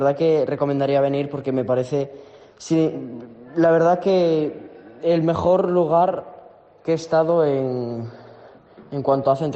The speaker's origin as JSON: {"language": "Spanish", "town": "Ponteareas", "region": "Galicia", "country": "Spain", "said": "tengo 15 años y soy de Pontareas."}